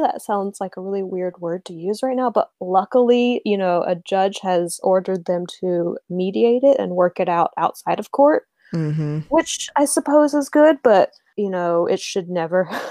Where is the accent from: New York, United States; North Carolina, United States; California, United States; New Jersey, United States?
North Carolina, United States; North Wilkesboro; born there; also born or lived in Chicago; I was born in North Wilkesboro, North Carolina, and have mostly lived in the South for my whole life, except for a brief stint in Chicago for grad school.